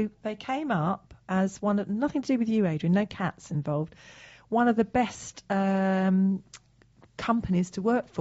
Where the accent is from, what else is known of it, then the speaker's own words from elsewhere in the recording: Egypt; accent: Egyptian; Although my accent is not actually Moroccan, it's Egyptian.